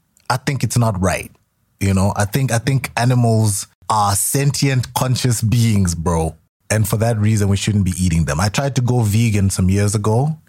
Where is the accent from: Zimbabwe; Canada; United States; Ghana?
Zimbabwe; Harare; moved away; I lived in the most comfort zone place where I grew up in Harare. It was almost like a cushy place, just the lap of luxury.